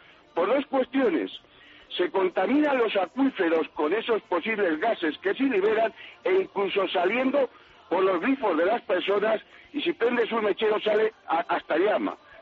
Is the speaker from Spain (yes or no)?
yes; Lerigos, Castile and León, Spain; En la provincia de Palencia, eso es.